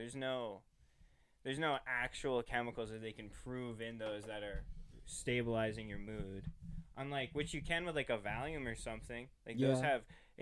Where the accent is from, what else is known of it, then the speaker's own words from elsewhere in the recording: Scotland, United Kingdom; Because I'm coming into the middle ground as a Scot, and it just, I don't look like any of them